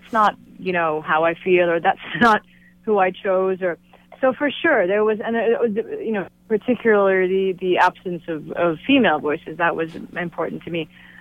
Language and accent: English; Gaza Strip, Palestine; also born or lived in Kuwait; myself a Palestinian, you know, born to parents from Gaza City who then migrated to the Gulf. So I was born in Kuwait and attended international schools abroad. And then, you know, on a yearly basis, we would return to Gaza to renew our identity documents